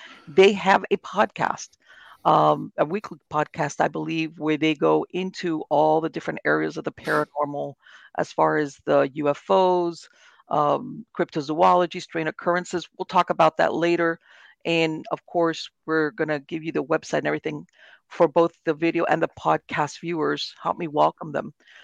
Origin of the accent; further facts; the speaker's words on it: Florida, United States; And since I grew up in South Florida, I'm used to this stuff.